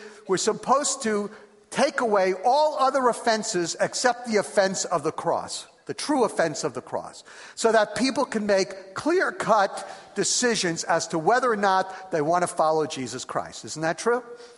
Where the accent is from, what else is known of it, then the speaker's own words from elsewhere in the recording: Brooklyn, New York, United States; And I was born and raised in the Holy Land, Brooklyn, New York. My mother was from an ultra-Orthodox Jewish home.